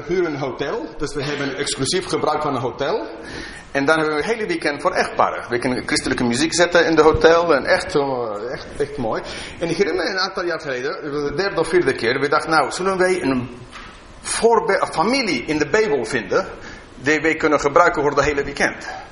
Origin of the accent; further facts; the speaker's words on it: England, United Kingdom; Dutch is a second language; now in Netherlands; Mijn Nederlands is een beetje uniek. Ik maak mijn eigen versie ervan. Ik ben een Engelsman.